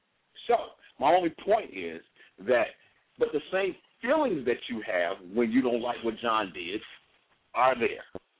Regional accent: Minnesota, United States; I came from Minnesota, and in Minnesota, we only have, basically, to be honest, we don't have to deal with pollen and allergens and all that garbage.

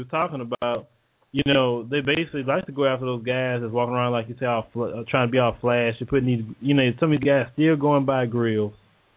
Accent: Port Arthur, Texas, United States; Like, I'm from Port Arthur. You know what I'm saying? You know … from Port Arthur? I'm from there.

